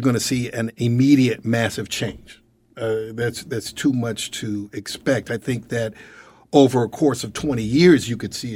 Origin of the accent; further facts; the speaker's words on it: Oakland, California, United States; I'm from East Oakland.